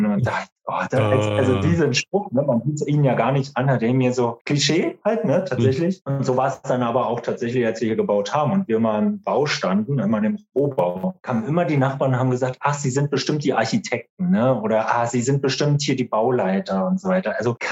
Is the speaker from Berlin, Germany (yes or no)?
yes; Berlin, Germany; moved away; Also wir sind ja beide aus Berlin, sind vor 7 Jahren erst in die Ecke gezogen